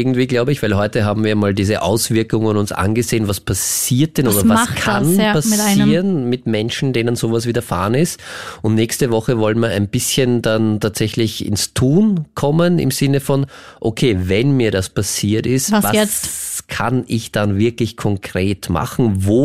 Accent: Austria; okay, was geht denn bei uns in Österreich? Wie kann ich mich denn wehren?

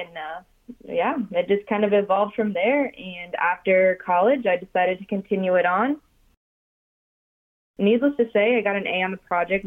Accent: Florida, United States; now in Nashville, United States; I made the move up to Nashville, Tennessee from my hometown in Florida.

